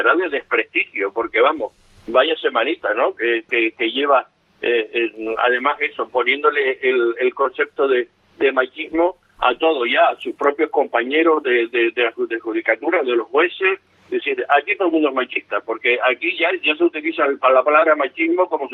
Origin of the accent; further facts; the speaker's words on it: Spain; quien lo vamos a sufrir somos todos los españoles